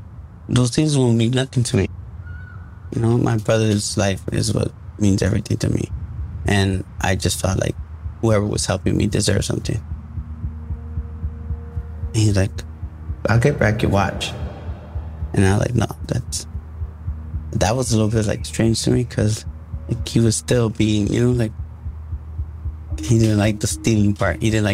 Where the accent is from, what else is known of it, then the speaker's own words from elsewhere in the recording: Chicago, Illinois, United States; Like, but I'm not from here. Like, I'm from Chicago, like, I could tell.